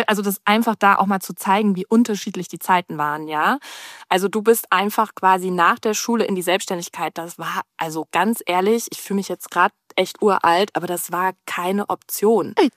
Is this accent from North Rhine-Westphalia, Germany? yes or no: yes; Cologne, North Rhine-Westphalia, Germany; hier bei mir in Köln, in meiner Heimat, getroffen